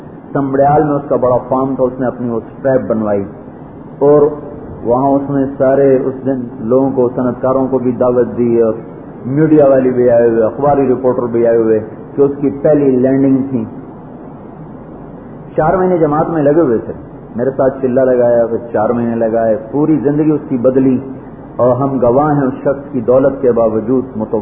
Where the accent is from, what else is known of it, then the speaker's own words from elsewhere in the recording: Punjab, Pakistan; میں نے میرا گاؤں ملتان کے ساتھ ہے